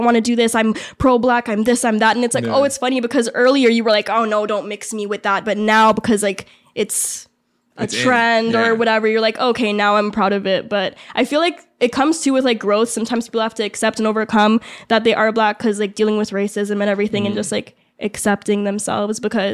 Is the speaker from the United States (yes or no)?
no; Mississauga, Ontario, Canada; I would say no. Mississauga